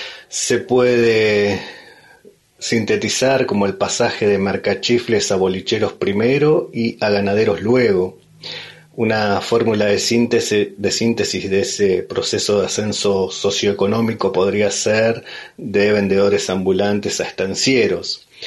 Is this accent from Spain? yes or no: no; Esquel, Chubut, Argentina; also born or lived in Rawson / Trelew; now in Puerto Madryn, Argentina; Soy nacido y criado en la región. Nací en Esquel, luego viví en Rawson, Trelew y actualmente en Puerto Madryn.